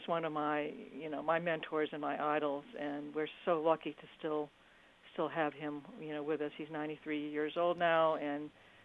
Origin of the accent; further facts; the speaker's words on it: New Hampshire, United States; The East Coast, where I grew up in New Hampshire and went to college in Massachusetts, was sort of way too confining to me in many ways